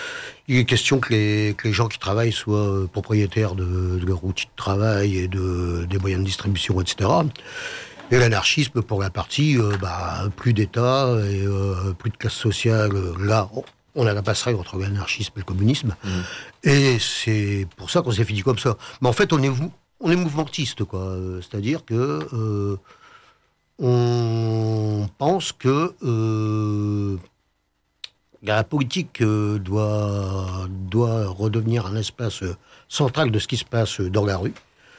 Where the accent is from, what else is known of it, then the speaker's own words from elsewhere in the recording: Boulogne-sur-Mer, Hauts-de-France, France; On est originaire de Boulogne-sur-Mer